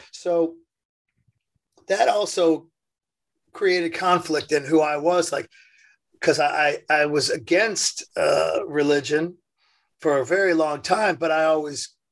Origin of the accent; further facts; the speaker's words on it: Indiana, United States; Yeah, I was born in Indiana.